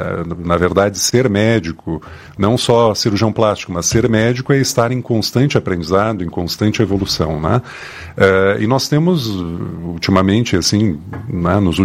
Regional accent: Rio Grande do Sul, Brazil; Nós somos de uma região, nós somos gaúchos, tomamos bastante chimarrão

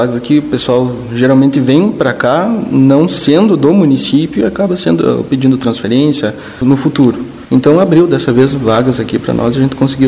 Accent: Lagoa Vermelha, Rio Grande do Sul, Brazil; Sim, é um prazer imenso, né, estar aqui, estar de volta à minha terra. Não foi fácil voltar, foi uma luta bem grande, né, em todo esse ano fora.

